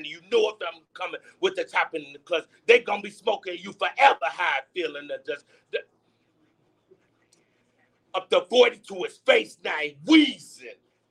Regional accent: Chicago, Illinois, United States; I'm from the West Side of Chicago. I am not from Bellwood. 703 North Austin, Chicago, ooh. Illinois. Ooh. Chicago, Illinois. Austin and Chicago Avenue. That's where the fuck I grew up at.

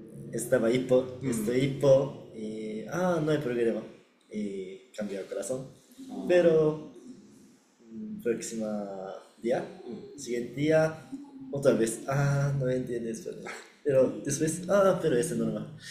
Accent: Kobe, Hyogo, Japan; Spanish is a second language; Soy de Japón, en ciudad de Kobe, cerca de ciudad de Osaka.

